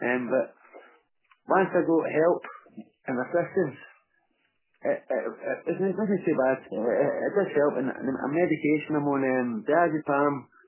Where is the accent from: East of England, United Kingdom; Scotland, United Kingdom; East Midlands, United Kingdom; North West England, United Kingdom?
Scotland, United Kingdom; Glasgow; now in Fife, United Kingdom; I'm a Glaswegian, and I've been in Fife a long time, but my accent has weakened a bit.